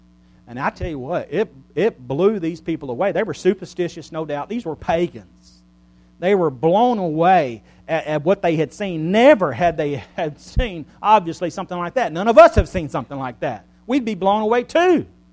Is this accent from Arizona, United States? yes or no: no; Silsbee, Texas, United States; When I was growing up in Silsbee, Texas, I knew that guy.